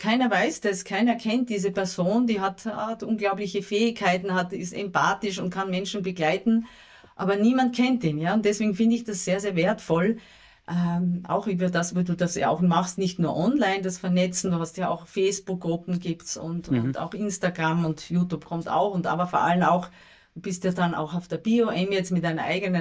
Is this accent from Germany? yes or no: no; Graz, Styria, Austria; Ich bin ja ursprünglich aus der Steiermark und bin in Graz aufgewachsen, in einer Stadt, zwar nicht großen, aber doch in einer Stadt.